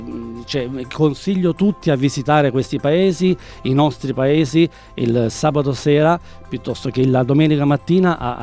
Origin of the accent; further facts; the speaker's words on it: Cocumola, Apulia, Italy; Io sono di Cocumola.